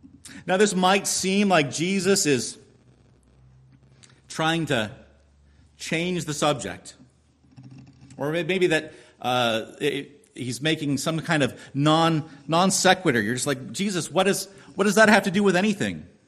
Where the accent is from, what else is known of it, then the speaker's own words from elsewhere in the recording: California, United States; you know, I'm from California.